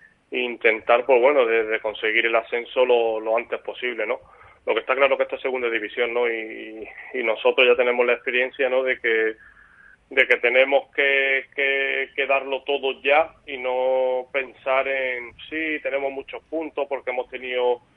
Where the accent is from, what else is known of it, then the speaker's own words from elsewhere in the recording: Málaga, Andalusia, Spain; now in Mallorca, Spain; el Málaga es el equipo de mi tierra, como tú bien has dicho, siempre se te queda una espina ahí clavada el por qué no poder haber triunfado en tu tierra. Pero bueno, estoy aquí en Mallorca